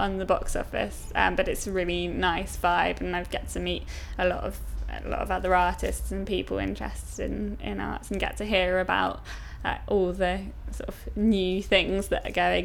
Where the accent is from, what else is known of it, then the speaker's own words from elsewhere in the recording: Saltash, South West England, United Kingdom; also born or lived in Exeter / Plymouth; now in Bristol, United Kingdom; I grew up in Saltash, which is in Cornwall, just near Plymouth. And then I went to uni up in Exeter, but then moved back down to Plymouth after that. So I spent most of my life in and around Plymouth, and then only moved up to Bristol recently.